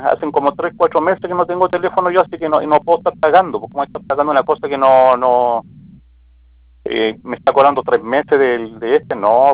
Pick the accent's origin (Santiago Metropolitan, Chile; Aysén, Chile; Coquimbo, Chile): Coquimbo, Chile; Vicuña; yo soy de Vicuña del Valle